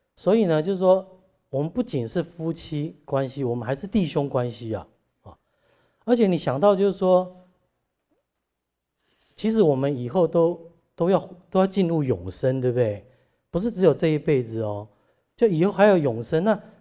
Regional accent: Taiwan; 大家知道我是从台湾来的哈

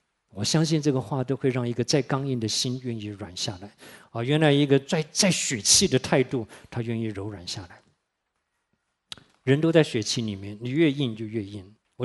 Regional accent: Tainan, Taiwan; 我们小的时候在台南啊

